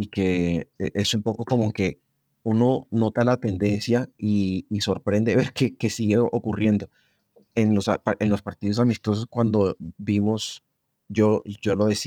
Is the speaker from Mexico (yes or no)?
no; Colombia; hablo como colombiano